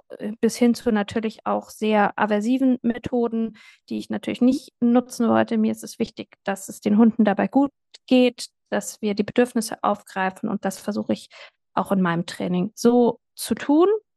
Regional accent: Bavaria, Germany; Ich komme aus Franken

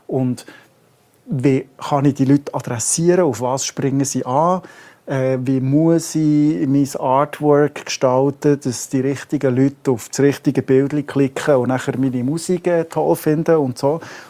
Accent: Bern, Switzerland; Gerade als Berner ist das immer wieder frustrierend.

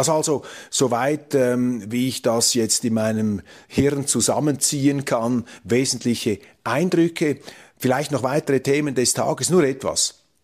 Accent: Switzerland; aber wir können beeinflussen, was wir machen als Schweizer

